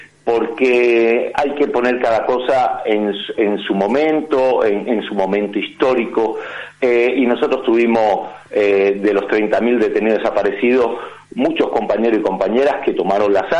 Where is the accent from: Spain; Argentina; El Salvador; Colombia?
Spain; born there; yo también soy español de nacimiento